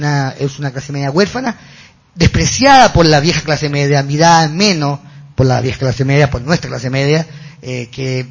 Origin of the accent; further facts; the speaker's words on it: Chile; yo vengo de Chile, que es un poco un laboratorio en todo esto de lo que estamos hablando